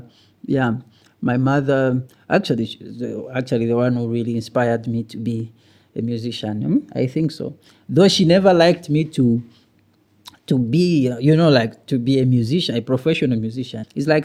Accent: Mokambo, Haut-Katanga, DR Congo; I've always been connected to Zambia more than to Congo. And then the time that I was growing up in Mokambo, Zambia was, you know, like it was the place that we knew.

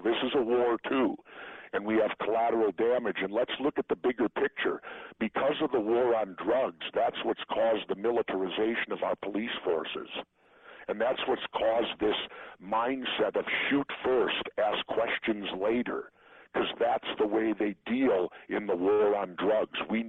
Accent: Minneapolis, Minnesota, United States; I grew up in South Minneapolis, and every summer my mom would carve up half of our little backyard in the heart of the city center

